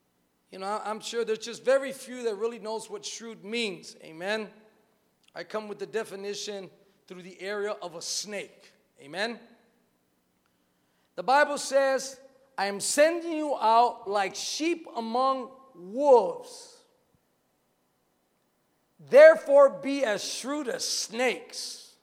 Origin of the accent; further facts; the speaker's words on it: Texas, United States; English is a second language; I'm from Texas, and I used to play with snakes not knowing if they were venomous or not venomous.